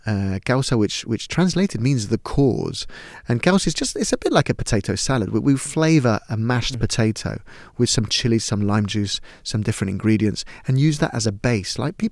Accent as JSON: {"language": "English", "region": "Lima", "country": "Peru", "tie": "born or raised there", "said": "But I grew up in Lima in a way, what you might describe as a little bit of a privileged lifestyle"}